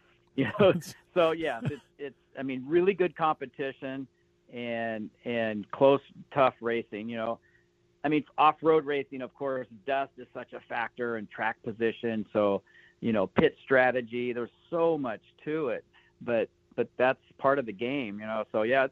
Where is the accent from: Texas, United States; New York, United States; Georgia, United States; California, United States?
California, United States; Growing up in the Riverside, San Bernardino area, you know, you have Walker Evans and Malcolm Smith.